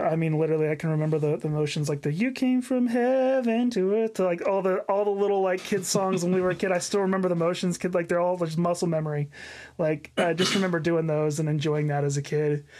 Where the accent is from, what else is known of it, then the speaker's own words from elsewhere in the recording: Oklahoma, United States; So I grew up in the church, was born and raised in Oklahoma.